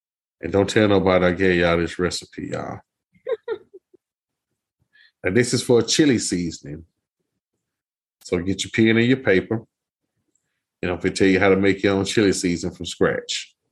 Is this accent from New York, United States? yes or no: no; Texas, United States; Y'all, let me tell y'all something. I'm from Texas.